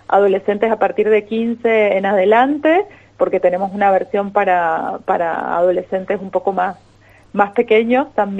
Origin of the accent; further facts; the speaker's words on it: Mendoza, Argentina; la vivencia que hemos tenido como comunidad, como pueblo mendocino en defensa del agua.